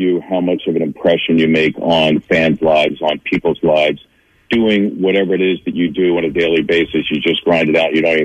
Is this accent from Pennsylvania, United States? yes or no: yes; Philadelphia, Pennsylvania, United States; A kid growing up in Northeast Philly, you fantasize about this